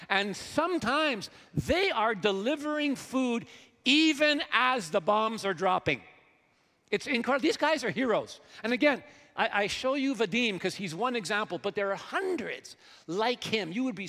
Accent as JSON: {"language": "English", "country": "Canada", "said": "as a Canadian global worker, let me ask you a question."}